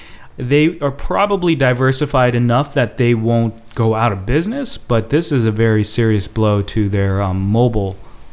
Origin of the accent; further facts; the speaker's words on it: South Korea; I grew up in Korea